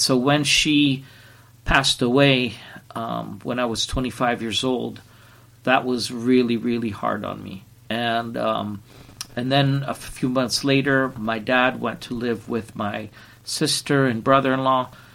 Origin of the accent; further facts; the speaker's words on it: Italy; also born or lived in Germany; I'm a missionary kid. I was born here in Italy. My dad was American. My mom was Canadian.